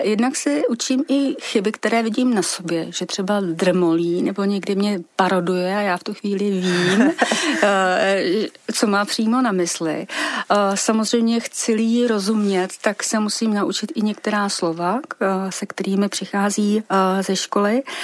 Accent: Vysočina Region, Czechia; Je pravda, že jsem se narodila na Vysočině, vyrůstala jsem tam

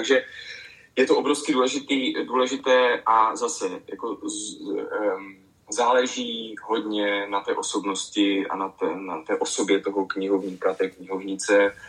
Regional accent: Třinec, Moravian-Silesian Region, Czechia; Třinec je určitě pro mě místo, kde žiju, kde jsem vyrůstal, které jsem v podstatě jako za celý život neopustil.

